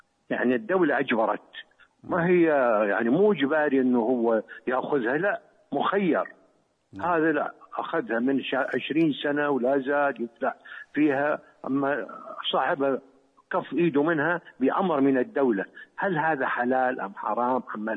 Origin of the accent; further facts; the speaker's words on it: Syria; أنا من سوريا وعندنا أراضي زراعية بها نعم. فلاح وبها صاحب الملك.